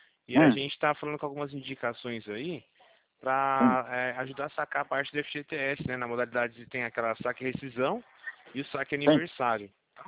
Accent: Campinas, São Paulo, Brazil; eu sou aqui de Campinas, né?

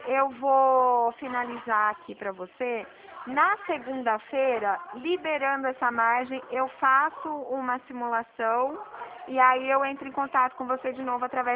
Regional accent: Dracena, São Paulo, Brazil; eu sou de Dracena, aqui do interior de São Paulo

